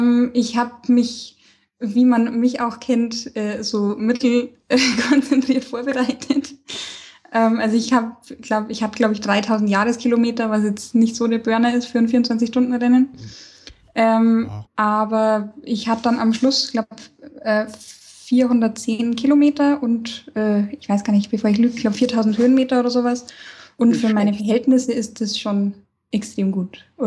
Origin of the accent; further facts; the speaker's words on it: Bavaria, Germany; Ich komme ja auch aus Niederbayern